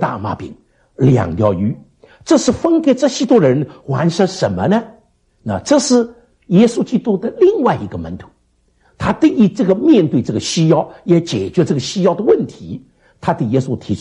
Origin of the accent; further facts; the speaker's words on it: Shanghai, China; now in United States; 美国的 catfish 是大的那我们上海人叫猫鱼